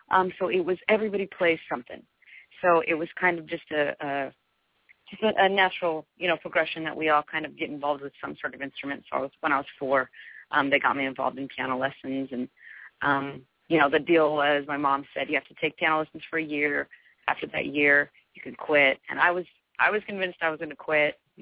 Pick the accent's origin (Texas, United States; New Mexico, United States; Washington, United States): New Mexico, United States; Roswell; also born or lived in Hobbs; Well, I was born in New Mexico, a little town called Hobbs. And I grew up in Roswell. About 40,000 people.